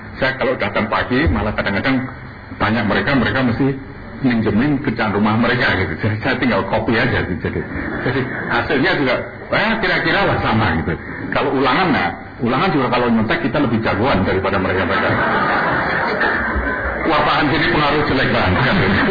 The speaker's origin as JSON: {"language": "Indonesian", "town": "Semarang", "region": "Central Java", "country": "Indonesia", "tie": "born or raised there", "said": "saya ini dulu dibesarkan justru di Semarang ini, di jalan di mana saya dibesarkan ini interesting sekali"}